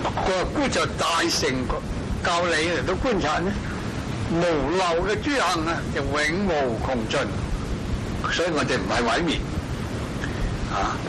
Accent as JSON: {"language": "Cantonese", "country": "China", "said": "因為我哋中國人咧，嗰啲魏晉南北朝嗰啲玄學家成日歡喜用體用兩個字"}